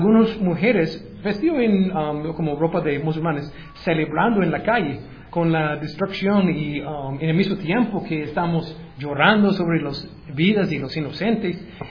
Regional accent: United States; Spanish is a second language; como no es un secreto, soy un gringo, ¿verdad?

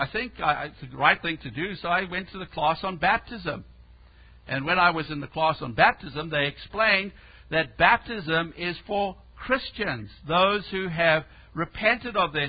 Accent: South Africa; I remember as a young teenager growing up in South Africa

